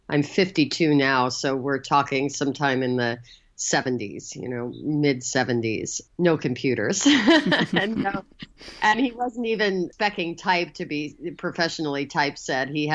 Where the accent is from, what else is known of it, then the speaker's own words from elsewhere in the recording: New York, United States; My sister is 10 years older than me, and I grew up in New York.